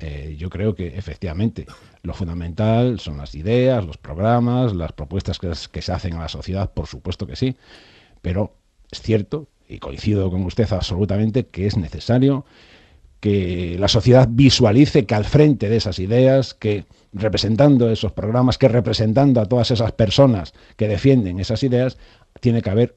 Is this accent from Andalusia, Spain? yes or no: no; Monforte de Lemos, Galicia, Spain; en Antequera, en Algeciras y en Monforte de Lemos, que es mi pueblo